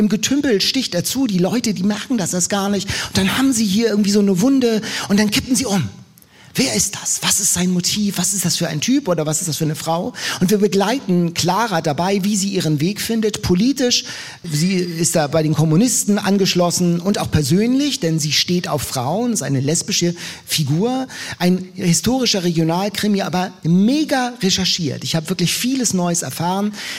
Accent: Lübeck, Schleswig-Holstein, Germany; So, ich komme aus Lübeck, aus Holstein, haben meine Eltern lang gewohnt.

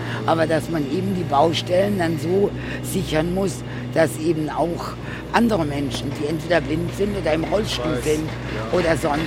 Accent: Karlsruhe, Baden-Württemberg, Germany; born or raised there; also born or lived in Bilbao, Spain; now in Cologne, Germany

